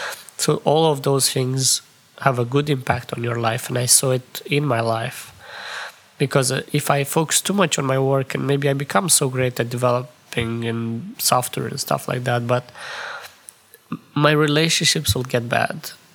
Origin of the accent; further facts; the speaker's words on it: Moldova; especially from my country where I came from Moldova